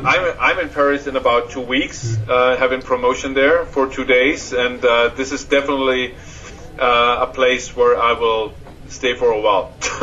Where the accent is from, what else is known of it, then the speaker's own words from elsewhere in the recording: Stuttgart, Baden-Württemberg, Germany; hometown, Stuttgart, in the south of Germany. The rest of the guys are not from this area, so I can say my hometown.